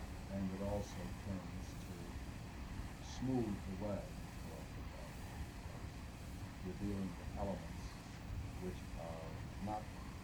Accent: West Bend, Wisconsin, United States; I'm from West Bend. Been on that record for a long time.

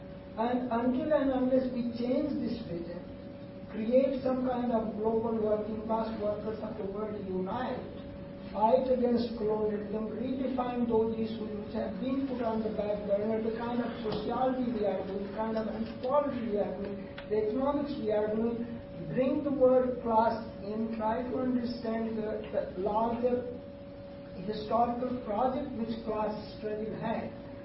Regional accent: India; I come from India, I was born out there

